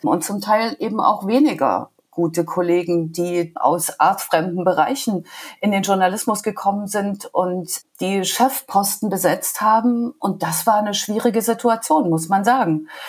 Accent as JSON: {"language": "German", "region": "East Germany", "country": "Germany", "said": "Ich komme aus dem Osten, ich habe eine ostdeutsche Biografie."}